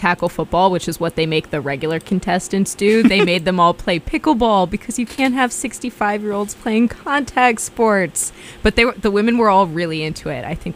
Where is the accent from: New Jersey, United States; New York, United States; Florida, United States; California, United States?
New Jersey, United States; Yeah, one of which being New Jersey, which is my home state.